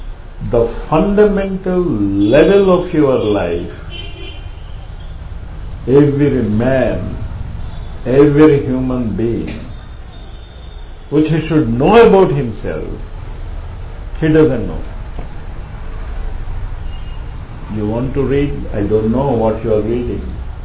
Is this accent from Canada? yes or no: no; India; We Indians, it is not our Indian dress. Of course, I am one of you.